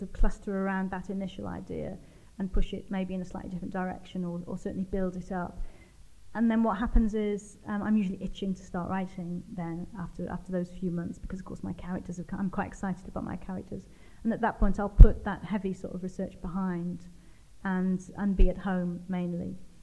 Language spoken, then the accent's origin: English; Wales, United Kingdom; also born or lived in London; now in Warwickshire, United Kingdom; I do visit Wales a lot, but I grew up in a very Anglo part of Wales, Pembrokeshire. And I feel that having lived away from Wales for so long and having only really quite a marginal connection with it, I would feel like a bit of a fraudster claiming a big Welsh identity now.